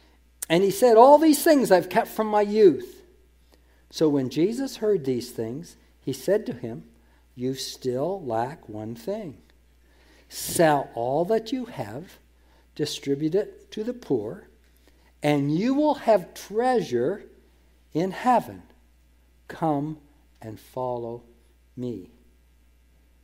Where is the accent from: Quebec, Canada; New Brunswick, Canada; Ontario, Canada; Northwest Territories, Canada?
Ontario, Canada; Hamilton; when I was growing up in Hamilton as a teenager.